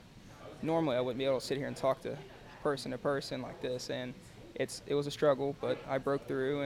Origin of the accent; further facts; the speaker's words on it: Batesville, Indiana, United States; I'm from Batesville, Indiana. And I grew up on our family farm raising produce